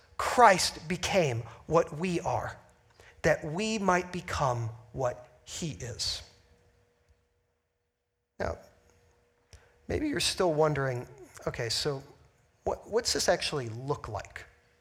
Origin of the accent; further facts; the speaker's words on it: United States; I mean, I'm an American.